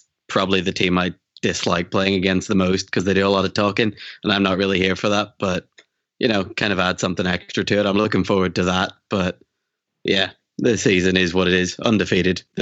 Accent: Ireland

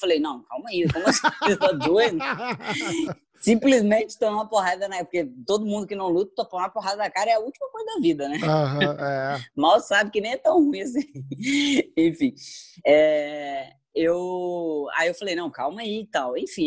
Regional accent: Muriaé, Minas Gerais, Brazil; Eu sou de Muriaé, Minas Gerais, uma cidade pequenina.

